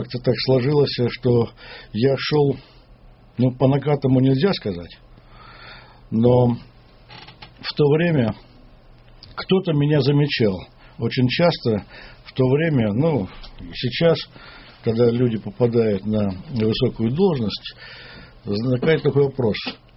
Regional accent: Moscow, Russia; also born or lived in Baltics / Southern Urals / Tbilisi; Я коренной москвич, оказываюсь в Прибалтике, потом оказываюсь на Южном Урале, потом учусь в Тбилиси, потом опять возвращаюсь в Прибалтику, в Латвию, а оттуда возвращаюсь в Москву спустя ровно, как говорится, когда мне исполнилось 30 лет, я вернулся в Москву обратно

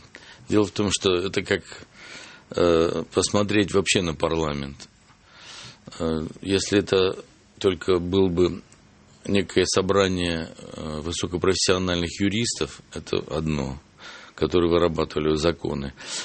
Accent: Ukraine; also born or lived in Chuvashia; now in Moscow, Russia; Детство скорее прошло на Украине, в Чувашии только последние годы, вот окончание школы. И потом с того времени я уже Москва, Московская область, уже такое большое количество лет прожил, что можно и москвичом меня записать.

